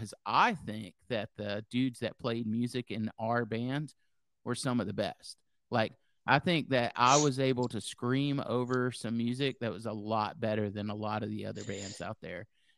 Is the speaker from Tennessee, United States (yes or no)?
yes; Nashville, Tennessee, United States; also born or lived in Minnesota; I'm from Nashville, and we moved to Minnesota. So that was like another rebirth and a start over. And we lived there for about 3 years, and it was way too cold. So now we moved back to Nashville